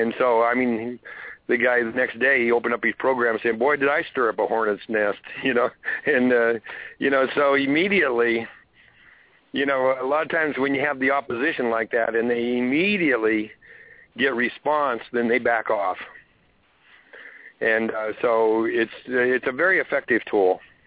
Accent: the West, United States; now in Alaska, United States; I was born and raised in the West, and I'm a Western kid. I've planted myself here in the North Country. I'm certainly an Alaskan, but my heart's in the West.

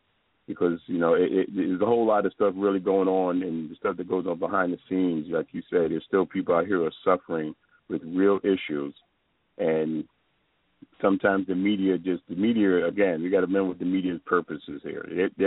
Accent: New York City, New York, United States; I was brought up in the South Bronx in the 70s.

